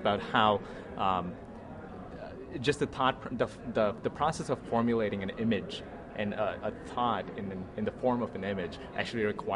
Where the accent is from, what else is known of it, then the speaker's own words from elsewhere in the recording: Seattle, Washington, United States; Yeah, I'm from Seattle.